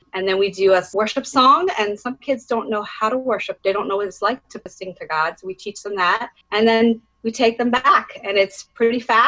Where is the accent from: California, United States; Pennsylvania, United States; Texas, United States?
Pennsylvania, United States; Lancaster; I am from Lancaster, Pennsylvania, in Amish country area, farmlands, lovely place.